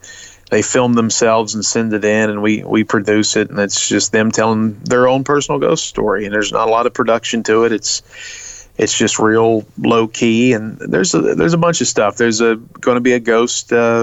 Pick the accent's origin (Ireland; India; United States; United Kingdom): United States; Baltimore, Maryland; now in Tennessee, United States; me and Luke, he's from Chicago, I'm from Baltimore, we're both in Tennessee